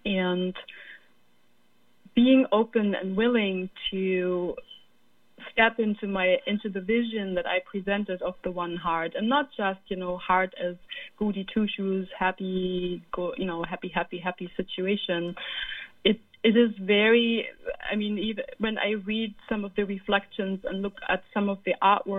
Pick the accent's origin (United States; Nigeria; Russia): Nigeria; also born or lived in Germany; I was born in Germany, and I grew up in West Africa, Nigeria.